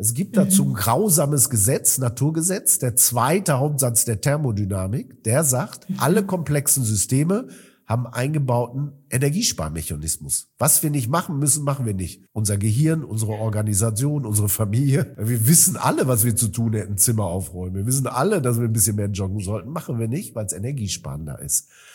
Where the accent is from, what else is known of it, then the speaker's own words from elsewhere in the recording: Marl, North Rhine-Westphalia, Germany; Ich komme aus Mahl. Mahl ist neben Gelsenkirchen noch ein bisschen hässlicher als Gelsenkirchen. Auch eine große Zeche gehabt, Auguste Victoria. Da bist du geprägt, dass Maloche wichtig ist.